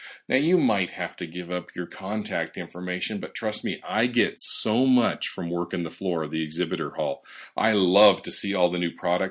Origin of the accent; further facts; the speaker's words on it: Denver, Colorado, United States; ISTE coming to my hometown of Denver, Colorado.